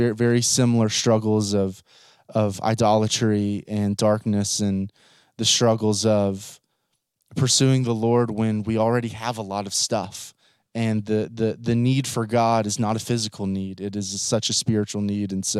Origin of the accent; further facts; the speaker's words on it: St. Simons Island, Georgia, United States; So I was born and raised in St. Simons Island, Georgia, grew up with wonderful Christian parents.